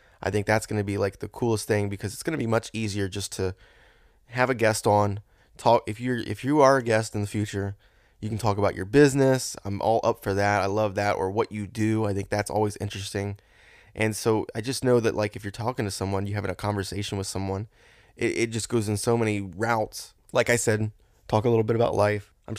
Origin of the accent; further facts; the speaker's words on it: Ohio, United States; also born or lived in Florida / Tennessee; I was born in Florida in the Gulf side. Moved to Tennessee when I was about a year or two old. Then from Tennessee, I moved to Ohio. Went to went to kindergarten, then moved back to Tennessee